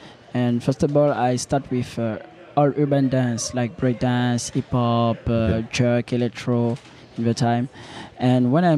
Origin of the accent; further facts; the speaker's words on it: Benin; first language French; English is a second language; now in Montreal, Canada; I'm from Benin, yeah. Yeah, so it's why French is my first language. So for the moment, I try again to practice my English all time. And I live in Montreal since 3 years exactly.